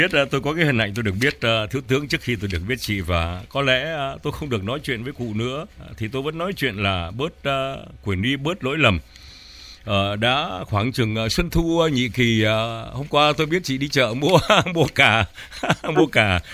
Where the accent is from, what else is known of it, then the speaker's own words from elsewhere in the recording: Nam Định, Vietnam; moved away; Tôi không sinh ở Hà Nội thưa chị, tôi quê Nam Định Thái Bình như chị biết vậy